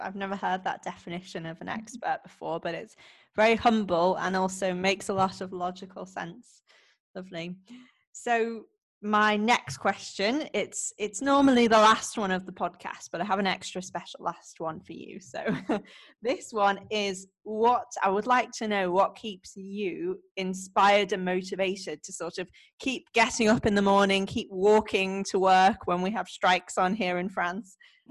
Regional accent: United Kingdom; We're both British

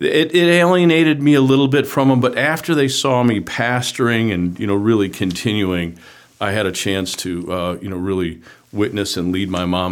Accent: Buffalo, New York, United States; You know, I grew up in Buffalo, New York, which is the mecca of blue-collar workers.

